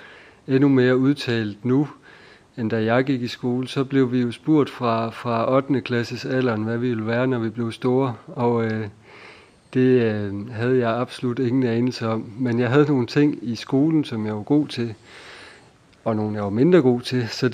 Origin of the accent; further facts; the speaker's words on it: Snejbjerg, Central Denmark Region, Denmark; jeg kommer fra Snejbjerg, det var måske det første, jeg skulle starte med. Snejbjerg, der ligger lige ved siden af Herning